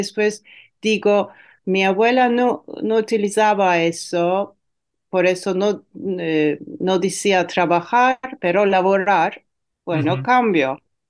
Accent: Turkey; Yo soy turco judía de origen sefardí.

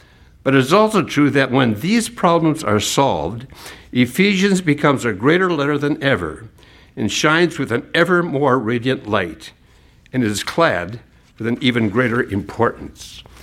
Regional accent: Minnesota, United States; I came from Minnesota and I hate it.

